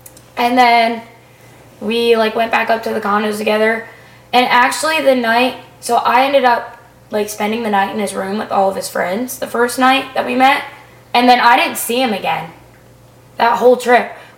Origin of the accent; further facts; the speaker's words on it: Maryland, United States; I, like, pretty much grew up there because I'm from Maryland.